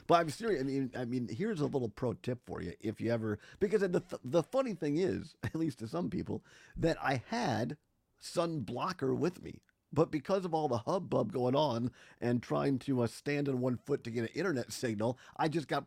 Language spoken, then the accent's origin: English; Richland Center, Wisconsin, United States; Well, I'm from Richland Center. We say Alo instead of Alo.